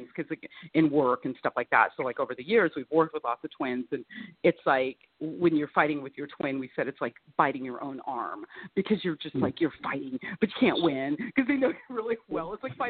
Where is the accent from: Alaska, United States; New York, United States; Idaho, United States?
Idaho, United States; Melba; also born or lived in Caldwell; I was born in Caldwell. And then my sister and I grew up in Melba, which is like a really small farming community. It's like really, really small. It's like out in the middle of nowhere.